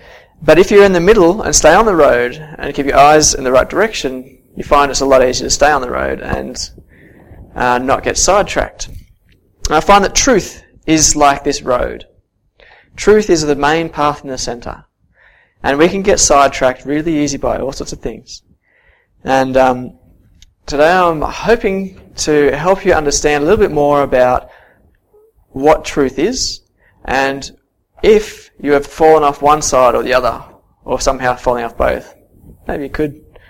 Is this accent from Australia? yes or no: yes; Australia; I am an Australian. I live in a country where I need to abide by the rules of the land.